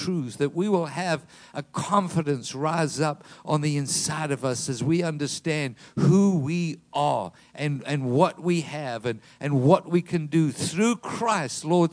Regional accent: South Africa; now in United States; I grew up in South Africa.

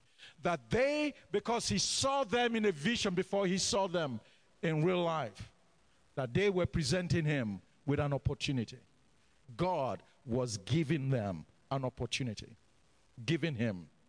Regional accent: Nigeria; now in Canada; even though I am more Canadian now than Nigerian, where I came from is Nigeria.

